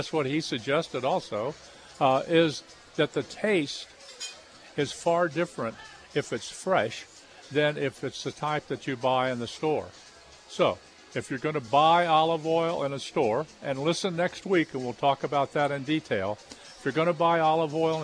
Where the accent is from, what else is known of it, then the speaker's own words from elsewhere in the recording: Ohio, United States; You know, I don't know about you, but I grew up in Ohio.